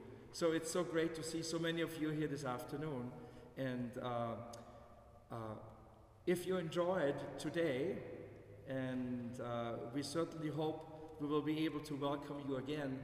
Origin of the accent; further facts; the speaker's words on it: Austria; moved away; It's one that goes back, I think, when I grew up back in Austria.